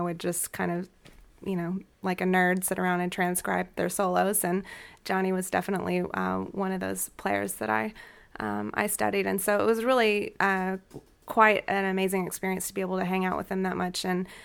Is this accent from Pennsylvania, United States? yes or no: no; Justin, Texas, United States; also born or lived in Denton; Well, I grew up in Justin, Texas